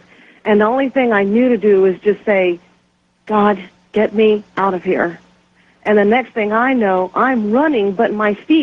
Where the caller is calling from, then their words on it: Brighton, Colorado, United States; And I'm calling from Brighton, Colorado.